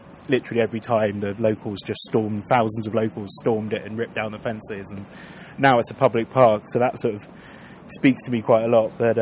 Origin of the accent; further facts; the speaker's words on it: London, United Kingdom; being sort of born and bred in South East London